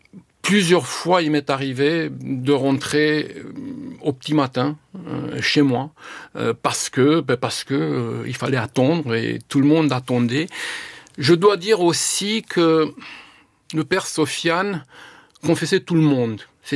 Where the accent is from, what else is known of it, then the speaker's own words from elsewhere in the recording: Romania; moved away as an adult; now in France; Moi, quand je suis parti en 1980, quand j'ai quitté la Roumanie, j'ai eu un problème, un débat. Je savais que je n'allais pas rentrer. Je savais que j'allais demander la protection des autorités françaises. J'allais devenir réfugié politique.